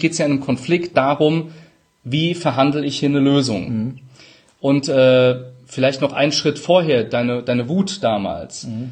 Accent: Rhineland-Palatinate, Germany; ich bin Pfälzer, manchmal SCH statt CH.

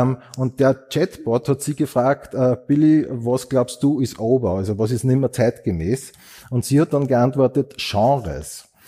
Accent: Upper Austria, Austria; Ich bin aus Oberösterreich

